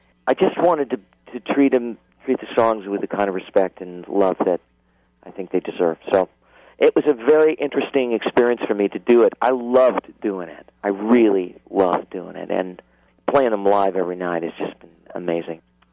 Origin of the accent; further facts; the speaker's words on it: Manhattan, New York, United States; also born or lived in New Jersey; I grew up in Manhattan and New Jersey, and when I was a kid, I used to go up and tour all over there with my mom and my dad doing summer stock.